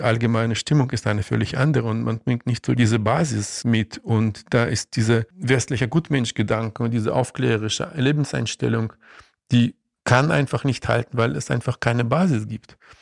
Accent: Saint Petersburg, Russia; German is a second language; ich komme aus St. Petersburg, eine Stadt mit einem schlechten Wetter und einer großen schriftstellerischen Tradition.

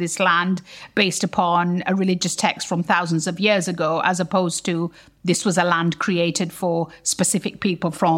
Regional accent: United Kingdom; And I think this is something that we need to address as British Muslims and as British Jews.

